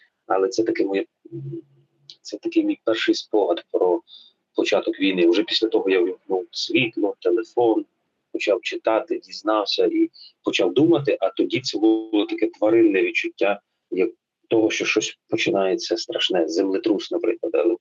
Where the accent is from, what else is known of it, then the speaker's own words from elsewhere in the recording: Uzhhorod, Zakarpattia Oblast, Ukraine; оскільки я з Західної України, з Ужгорода